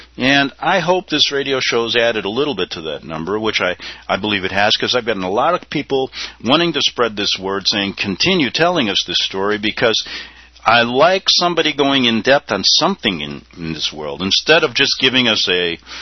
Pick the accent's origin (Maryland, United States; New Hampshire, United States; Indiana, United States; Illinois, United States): Illinois, United States; Chicago; because I grew up in Chicago in during the Daley administration, things like that.